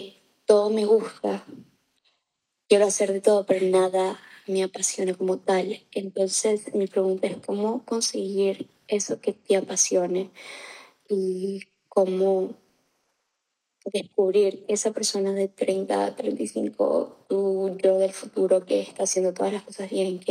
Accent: Venezuela; now in United States; soy de Venezuela y mi pregunta es sobre cómo descubrir mi ser superior

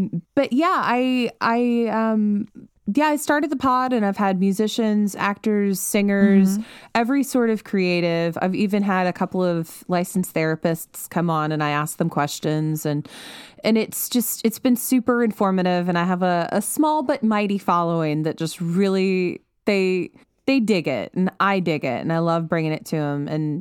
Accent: Louisiana, United States; that tour went to Baton Rouge, Louisiana, and I'm from Louisiana.

